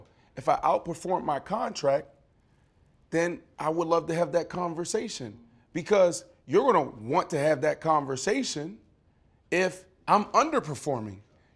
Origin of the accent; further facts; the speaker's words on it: Pittsburgh, Pennsylvania, United States; You the only dude, you go down to where we come from, Lincoln. I'm from Larmer.